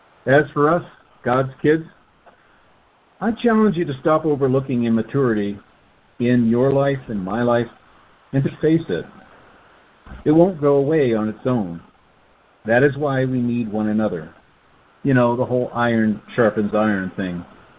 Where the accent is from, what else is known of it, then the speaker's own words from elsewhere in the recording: Australia; When I was a young man growing up in Australia